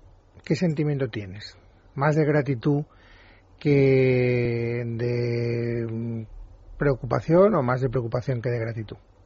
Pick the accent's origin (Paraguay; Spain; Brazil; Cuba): Spain; en mi país, en España